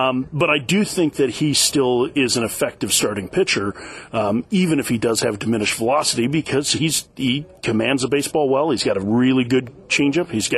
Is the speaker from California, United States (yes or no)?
no; Chicago, Illinois, United States; now in Arizona, United States; I'm a Midwesterner. I'm from Chicago originally, and we all end up in Arizona anyway